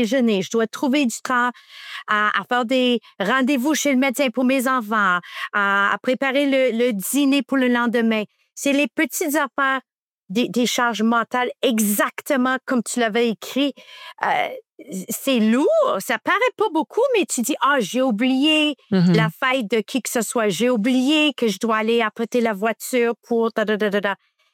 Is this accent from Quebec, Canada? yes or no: no; Hamilton, Ontario, Canada; je suis de Hamilton, Ontario.